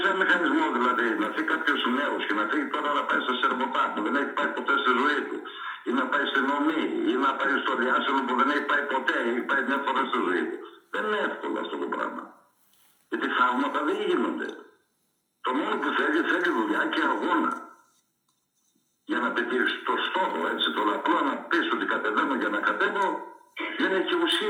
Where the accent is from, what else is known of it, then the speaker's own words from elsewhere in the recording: Farkadona, Thessaly, Greece; είμαστε τοπικιστέοι, Φαρκαδόνοι, α το πω έτσι, να μην πω για άλλα χωριά. Έτσι θα ψηφίσω το χωριό μου